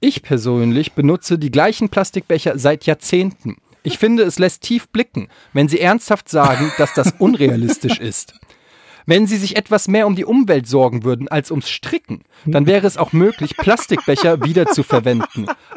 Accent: Yemen; Ich komme aus Jemen.

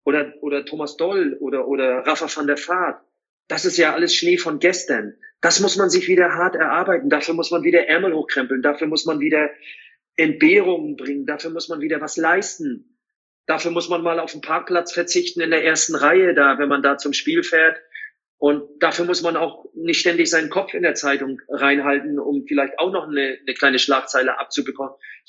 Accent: East Germany, Germany; ich bin ja kein Hamburger Junge, ne? Ich bin ja im Osten groß geworden.

